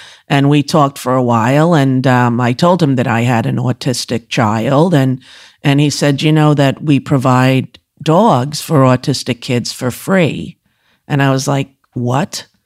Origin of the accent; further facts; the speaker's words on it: Commack, New York, United States; I'm from Comac, exit 52.